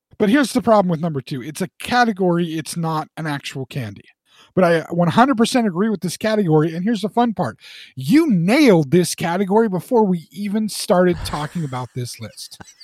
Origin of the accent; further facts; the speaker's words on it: Ireland; I can make the Irish joke. I'm Irish.